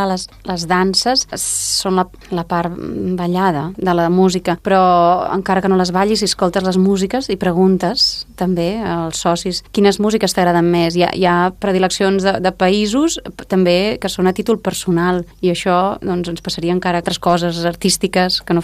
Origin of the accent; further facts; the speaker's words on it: Catalonia, Spain; Nosaltres, com a catalans, estem acostumats a un tipus de danses, a uns compassos i a uns passos.